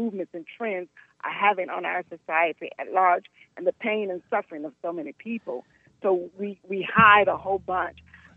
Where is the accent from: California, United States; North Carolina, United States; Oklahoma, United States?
North Carolina, United States; now in New Jersey, United States; Listen, I am from North Carolina, and when I heard the change there, what the vote had brought about, I was so excited